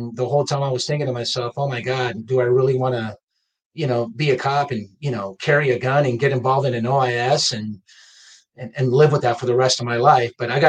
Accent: Lima, Peru; now in United States; I was born and raised in Lima, Peru. So I came here in the, I don't want to give my age too much, but I came here in the 1980, actually. And I've been here for 40 plus years

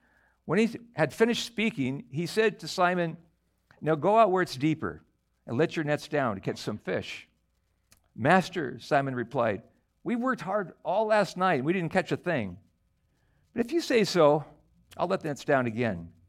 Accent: United States; born there; Well, I was born in America. I was raised up in a Christian family.

